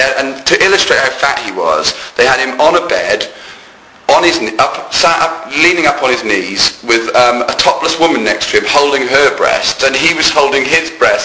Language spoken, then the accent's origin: English; Wales, United Kingdom; I don't know if it forms my comedy that much, being Welsh, because I must admit I don't.